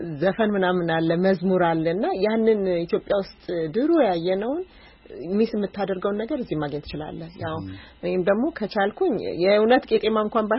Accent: New York, United States; እኔ ኒውዮርክ ሀገር ነው ያደኩት።

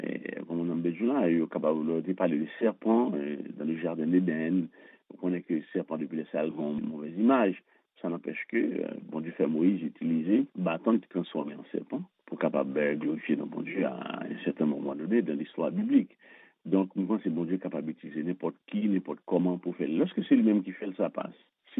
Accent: Haiti

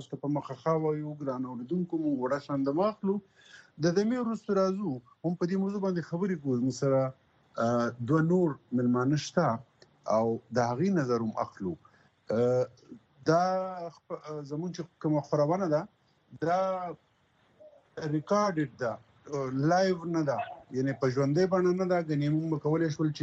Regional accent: Buner, Khyber Pakhtunkhwa, Pakistan; په بونیر کې چونکې زه خپله د دغې خاورې دغه زما ټاټوبی دی

